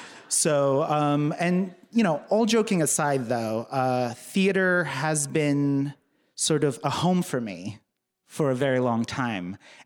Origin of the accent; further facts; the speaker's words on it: Turkey; English is a second language; When I was growing up in Turkey, my house was filled with language from when I was very little.